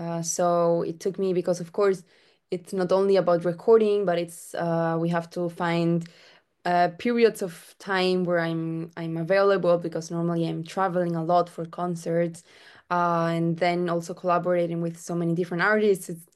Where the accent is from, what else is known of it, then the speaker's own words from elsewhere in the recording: Spain; She's from Mexico and I'm from Spain.